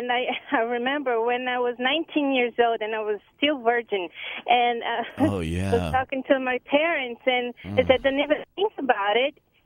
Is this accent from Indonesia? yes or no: no; Brazil; I'm from Brazil.